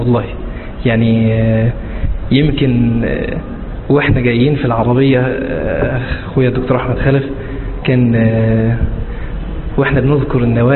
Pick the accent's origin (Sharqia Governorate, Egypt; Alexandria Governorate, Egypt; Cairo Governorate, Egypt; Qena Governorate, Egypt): Alexandria Governorate, Egypt; Alexandria; يعني يمكن الأمر عندنا في اسكندرية مش قومية، يعني إنما الأمر في اسكندرية أهوى